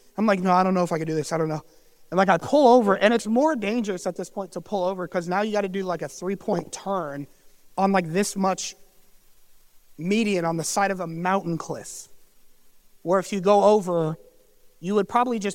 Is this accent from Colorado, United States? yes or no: yes; Colorado Springs, Colorado, United States; my home state is Colorado. My home city is Colorado Springs.